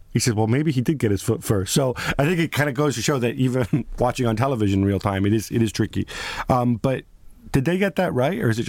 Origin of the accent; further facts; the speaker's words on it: Italy; I come from Italy, and our clubs share pitches.